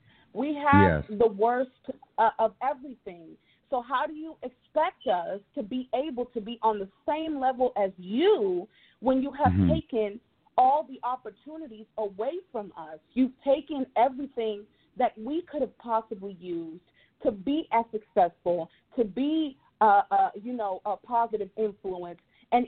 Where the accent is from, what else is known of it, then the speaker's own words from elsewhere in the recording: Dominican Republic; now in United States; I'm from the Dominican Republic, but I am black.